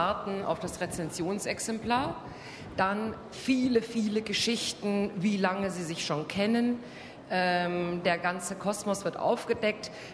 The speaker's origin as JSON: {"language": "German", "town": "Munich", "region": "Bavaria", "country": "Germany", "said": "Es war 1986, ich lebte in Berlin, ich bin also aus München geflohen. … war etwas lästig in den 80ern. Und habe meine Eltern in München besucht"}